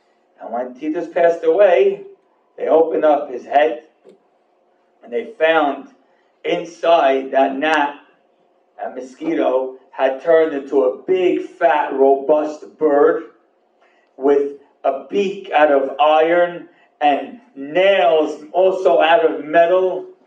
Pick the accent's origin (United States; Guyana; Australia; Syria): Syria; Oh, by the way, I'm also from a country that no longer exists. Just for the record, I'm from Syria. It really doesn't exist. So, but people know I'm Sephardi.